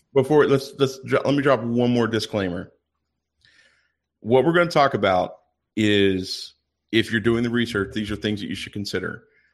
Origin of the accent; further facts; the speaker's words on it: Ohio, United States; also born or lived in Georgia; Because I grew up in Ohio, which is kind of flat, but my formative years were in Georgia, and we spent a lot of time in the mountains, okay?